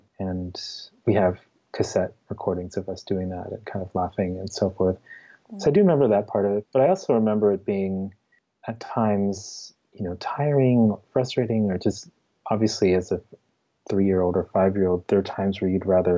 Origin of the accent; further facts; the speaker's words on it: Ohio, United States; because I was growing up in Central Ohio